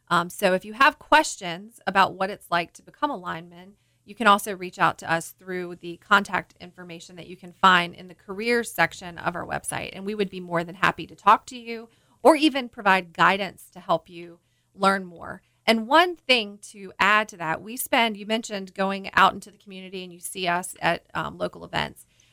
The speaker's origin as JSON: {"language": "English", "town": "Louisa County", "region": "Virginia", "country": "United States", "tie": "born or raised there", "said": "I mentioned just a moment ago that I am from Louisa County, born and raised."}